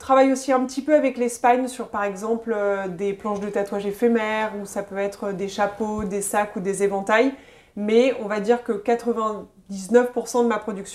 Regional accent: Paris, Île-de-France, France; also born or lived in London; je suis française de base. Je suis née, j'ai grandi et j'ai fait mes études à Paris.

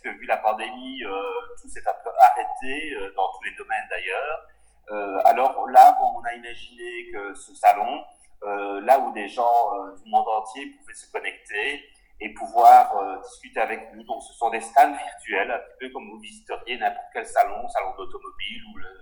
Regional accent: Belgium; accent: Belgian; C'est mon accent belge peut-être.

